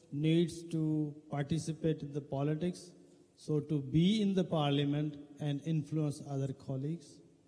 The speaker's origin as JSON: {"language": "English", "country": "Pakistan", "said": "from Pakistan"}